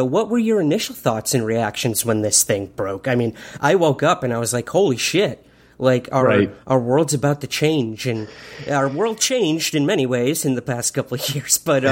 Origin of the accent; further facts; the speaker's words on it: Syracuse, New York, United States; I remember growing up in my hometown of Syracuse, New York